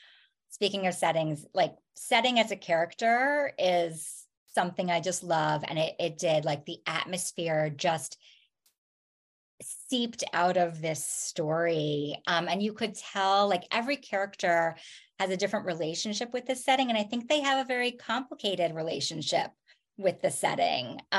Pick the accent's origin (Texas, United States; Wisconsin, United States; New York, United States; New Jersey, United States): New Jersey, United States; also born or lived in Boston, United States; I grew up in New Jersey. I lived in cities. I lived in Boston. And I didn't live in a smaller town until my adulthood.